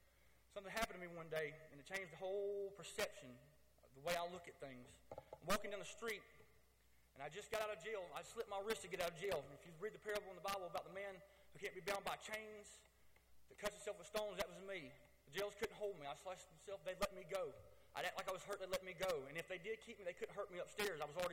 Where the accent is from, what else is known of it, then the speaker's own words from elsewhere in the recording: Griffin, Georgia, United States; I'm from Griffin, Georgia. I was born December 8th, 1986. I'm 27 years old. Growing up, I lived in a broken home.